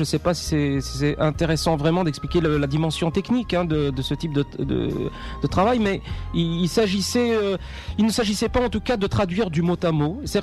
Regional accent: Kabylie, Algeria; Je suis Kabyle, je suis algérien de Kabylie, donc je m'exprime dans les deux langues.

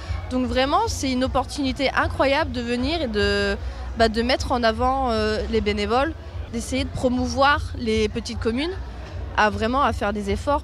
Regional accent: Fourmies, Hauts-de-France, France; Moi, je suis originaire de Fourmies. Donc j'ai qu'une heure de route pour venir.

